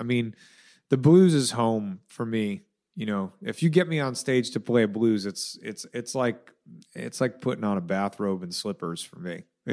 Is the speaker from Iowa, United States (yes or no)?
no; Dearborn, Michigan, United States; also born or lived in Ann Arbor / Milwaukee; No, I'm from Michigan. I was born in Ann Arbor, and I was raised in, like, Dearborn, Detroit area, and then kind of moved all over, and then I ended up going to high school in Milwaukee.